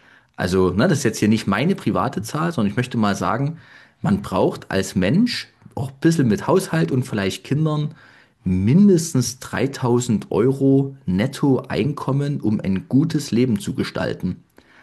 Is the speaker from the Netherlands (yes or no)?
no; Leipzig, Saxony, Germany; ich komme aus Leipzig